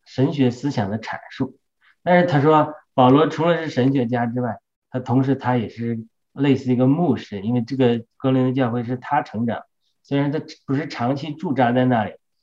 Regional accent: China; 反正我们中国人讲话这个习惯跟美国人不一样

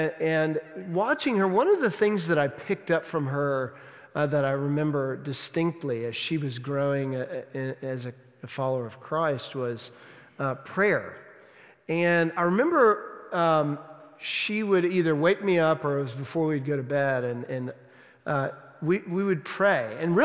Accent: Dallas, Texas, United States; I'm originally from Texas, and I grew up as an only child, and my parents in Dallas when I was younger got separated

